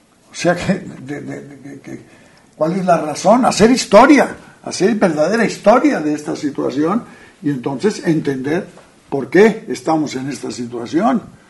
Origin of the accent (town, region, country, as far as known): Mexico